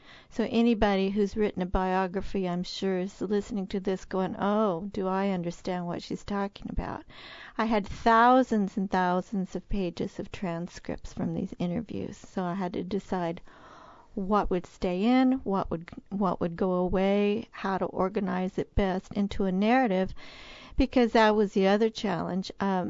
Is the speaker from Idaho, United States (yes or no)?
no; Missouri, United States; I mean, I'm from Missouri, so I'm thinking, oh, my God, I can't believe I'm spending money for this stuff.